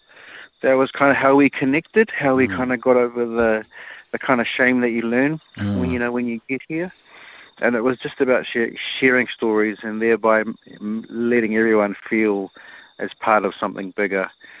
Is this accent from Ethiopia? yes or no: no; Auckland, New Zealand; Yeah, that's right. I grew up in West Auckland, proud Westie.